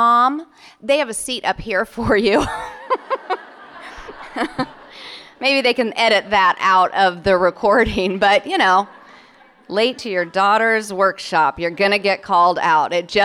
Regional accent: St. Louis, Missouri, United States; I gave you a geographical reference point, right? I'm from St. Louis.

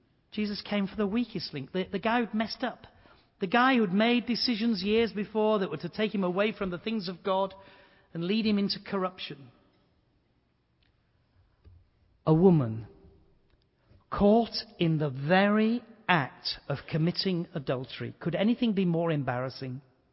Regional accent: Yorkshire and the Humber, United Kingdom; I come from Yorkshire in the northeast. We've always been rivals with Lancashire on the northwest.

